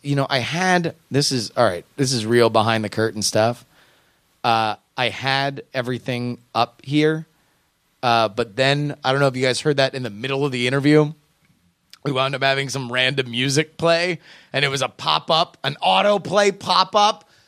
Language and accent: English; Zimbabwe; now in Australia; I am from Zimbabwe, living in Australia, very far from the Middle East